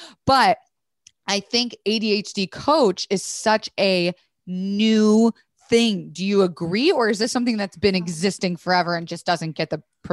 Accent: Tampa, Florida, United States; I'm from Florida, Tampa.

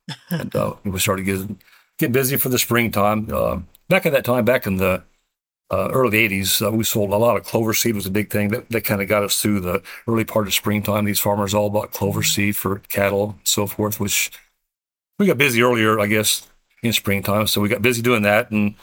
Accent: Mattoon, Illinois, United States; I was born and raised in Mattoon. I was born February 1st, 1960.

